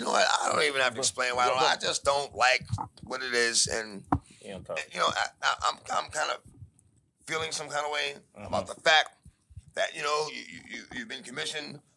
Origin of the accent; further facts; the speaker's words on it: Canada; I'm Canadian.